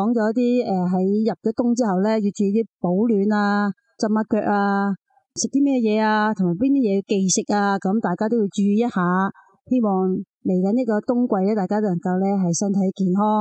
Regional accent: China; 咁其实我哋中国人都有嘅酸萝卜，

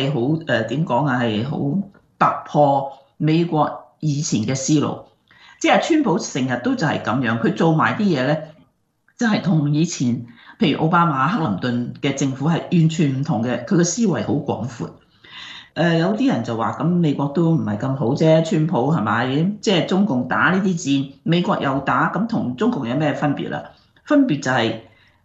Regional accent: Guangdong, China; 佢有时咧就系我哋广东人讲嘅鬼拍后尾枕

